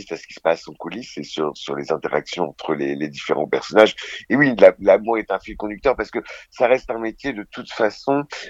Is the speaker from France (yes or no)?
yes; Le Havre, Normandy, France; Je viens du Havre à la base.